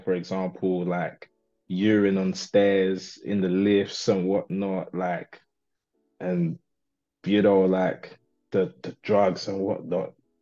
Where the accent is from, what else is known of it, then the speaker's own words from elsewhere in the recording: London, United Kingdom; obviously where I grew up in Broadwater Farm Estate. Everyone knows that estate really, and it's like it's infamous, isn't it?